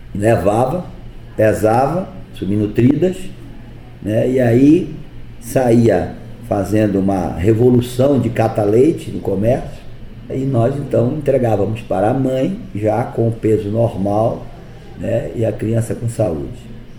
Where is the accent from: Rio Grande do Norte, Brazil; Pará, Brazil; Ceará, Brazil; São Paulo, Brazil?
Pará, Brazil; born there; Olha, nós nascemos no Marajó, né? Nasci no interior pobre, lá no, na área de chama-se área de Campos do Marajó